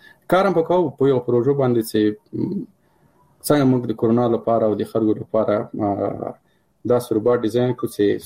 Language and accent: Pashto; Paktia, Afghanistan; مثال زه د کابل د پکتیا يم،